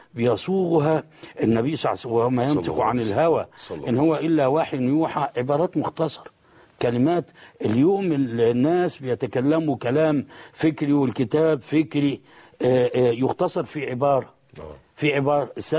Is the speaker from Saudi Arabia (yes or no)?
no; Egypt; بل عندنا في مصر أحيانا